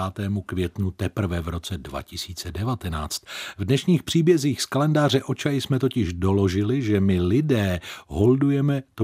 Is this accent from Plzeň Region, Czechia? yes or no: yes; Plzeň, Plzeň Region, Czechia; vařený mojí babičkou u nás v Plzni na Borech na plynovém sporáku v našem panelákovém 3+1.